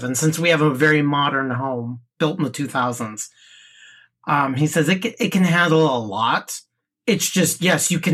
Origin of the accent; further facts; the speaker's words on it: Reno, Nevada, United States; since I was born and raised in Reno, Nevada.